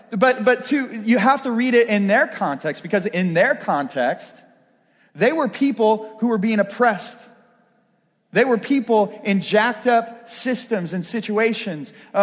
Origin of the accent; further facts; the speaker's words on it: Brashear, United States; This is not a passage saying that I shouldn't go back to Brashear to be a youth pastor, because that's my hometown.